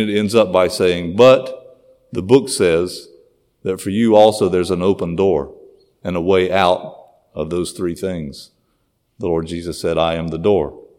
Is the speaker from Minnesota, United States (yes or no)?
no; North Carolina, United States; In North Carolina, in those days, they had quarterly youth rallies where all the young people from the assembl